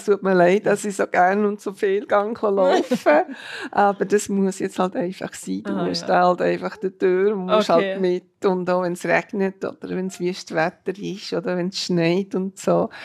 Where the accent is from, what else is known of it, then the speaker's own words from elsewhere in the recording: Bern, Switzerland; Ich gehe so bei uns in Bern einfach, wenn es Flohmärkte gibt, bin ich sehr gerne auf Flohmärkte zu finden.